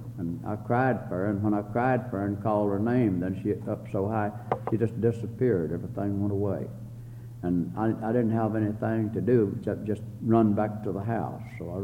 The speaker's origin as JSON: {"language": "English", "town": "Valley Head", "region": "Alabama", "country": "United States", "tie": "born or raised there", "said": "I was born there in Alabama, and after I stayed on the farm a good while with my father and mother and farm"}